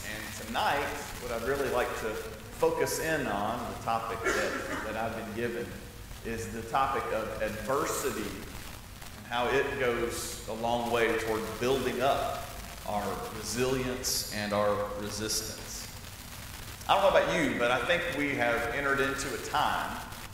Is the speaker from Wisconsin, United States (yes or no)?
no; Tennessee, United States; I've spent my whole life in the Bible Belt, same as many of you. I grew up in Middle Tennessee. It's a lot like North Alabama.